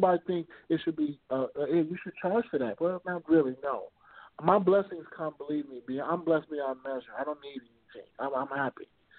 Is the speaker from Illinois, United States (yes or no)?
yes; Chicago, Illinois, United States; I'm from Chicago originally, so medicine has always been in our blood.